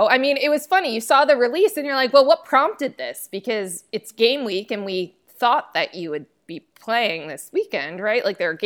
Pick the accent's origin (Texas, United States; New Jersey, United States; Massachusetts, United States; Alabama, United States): New Jersey, United States; Like, you know, I'm from New Jersey. New Jersey has a very easy way to do it.